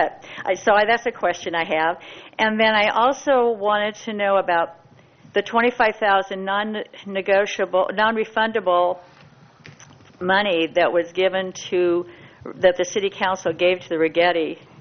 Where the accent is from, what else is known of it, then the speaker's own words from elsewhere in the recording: Morro Bay, California, United States; from Morro Bay.